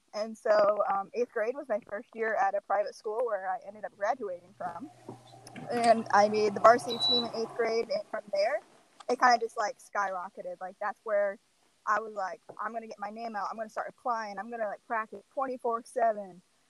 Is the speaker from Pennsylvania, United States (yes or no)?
no; Rochester, New York, United States; Yeah. So I am born and raised in Rochester, New York.